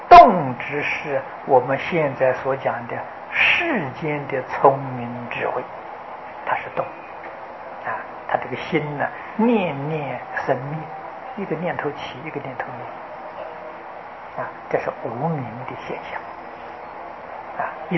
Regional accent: China; 这个说法是佛法没到中国来啊，我们中国人说的啊。

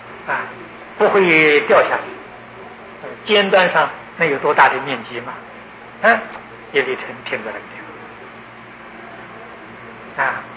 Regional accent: China; 我们中国人用毛笔

